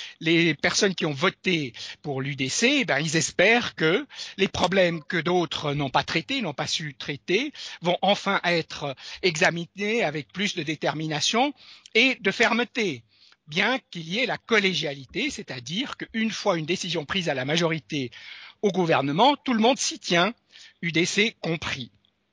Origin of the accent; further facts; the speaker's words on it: Switzerland; aussi bien en France que chez nous en Suisse